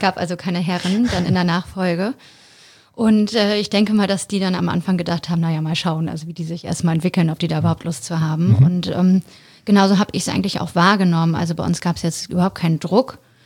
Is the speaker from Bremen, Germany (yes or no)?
yes; Bremen, Germany; born there; now in Hamburg, Germany; Ich bin ursprünglich gebürtige Bremerin, bin dann zum Leidwesen meiner Familie in meine Wunschstadt Hamburg gezogen.